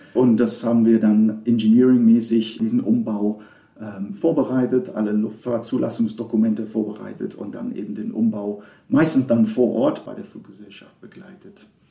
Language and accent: German; England, United Kingdom; Ich bin in England geboren, aufgewachsen, zur Schule gegangen, alles gut, normal, wenn man so will. Meine Familie kommt daher, ich habe drei Schwestern